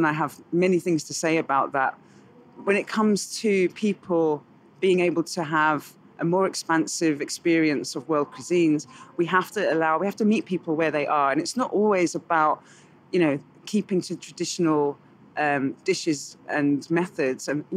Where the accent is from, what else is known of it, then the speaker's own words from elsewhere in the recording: London, United Kingdom; I grew up in Southeast London, and I didn't have a very big Ghanaian family.